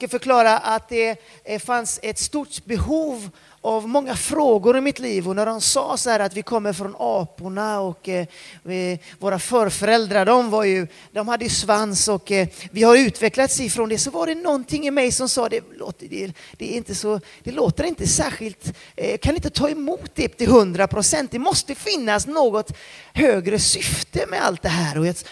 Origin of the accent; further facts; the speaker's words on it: Floda, Västra Götaland County, Sweden; also born or lived in Peru; Jag har precis flyttat hem till Sverige efter 13 år i Peru. Jag är från Floda, är från Lerumstrakten utanför Alingsås.